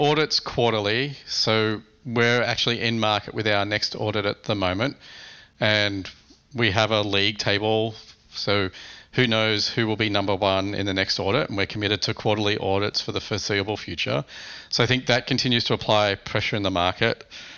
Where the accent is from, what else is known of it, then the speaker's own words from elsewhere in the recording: Australia; as someone out of the country, it's interesting to observe. As an Australian